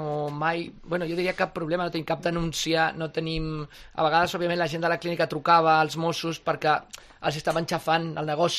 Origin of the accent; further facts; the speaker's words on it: Mexico City, Mexico; moved away as an adult; sóc nascut a Mèxic, llavors. Vaig viure a la ciutat de Mèxic 22 anys